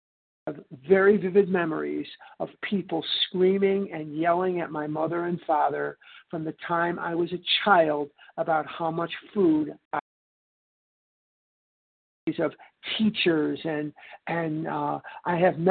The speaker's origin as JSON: {"language": "English", "town": "Chicago", "region": "Illinois", "country": "United States", "tie": "born or raised there", "said": "I'm born and raised in Chicago."}